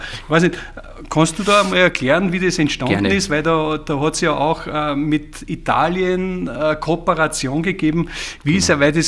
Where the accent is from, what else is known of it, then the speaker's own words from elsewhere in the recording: Austria; Sind wir Österreicher ein bisschen mehr personenbezogen